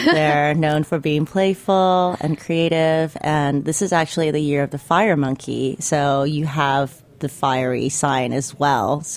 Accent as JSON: {"language": "English", "country": "Taiwan", "tie": "born or raised there", "said": "the lifestyle through food and culture that I grew up with in Taiwan."}